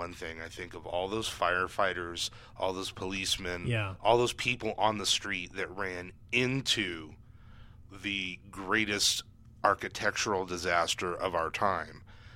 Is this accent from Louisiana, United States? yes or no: no; New York, United States; born there; So and I was born in New York, so it's actually personal to me.